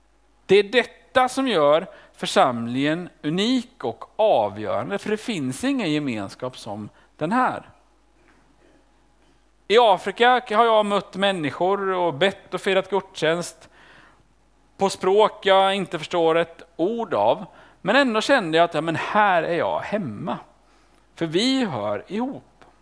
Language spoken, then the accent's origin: Swedish; Sweden; Men jag är född och uppvuxen här, kommer jag utomlands så inser jag hur otroligt svensk jag är i mitt allt.